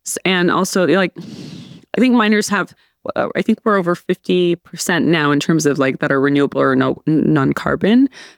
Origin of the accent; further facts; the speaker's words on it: Ontario, Canada; I'm from Ontario